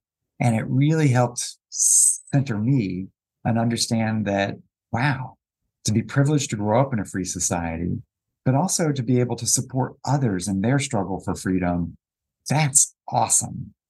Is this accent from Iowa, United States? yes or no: no; North Carolina, United States; And I grew up in the South where, you know, sort of black and white. There wasn't a lot of diversity in the communities where I grew up in rural North Carolina.